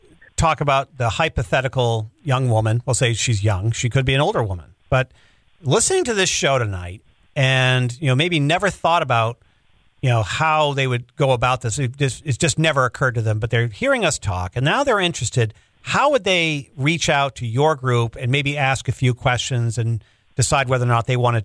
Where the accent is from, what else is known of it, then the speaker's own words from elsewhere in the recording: Maine, United States; I grew up in the Maine woods